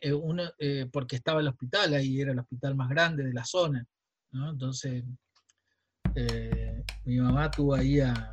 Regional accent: Valcheta, Río Negro, Argentina; born there; yo nací en Balcheta, soy el mayor de cuatro hermanos del segundo matrimonio de mi papá, que murió en el 84, cuando yo tenía 12 años.

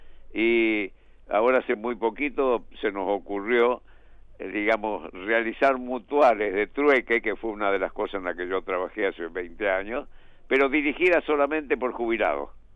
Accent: Charata, Chaco, Argentina; also born or lived in Santiago del Estero; Nací en Santiago del Estero y me crié en Charata, en el Chaco, y estudié en Santa Fe, y bueno, pasé por varios lados.

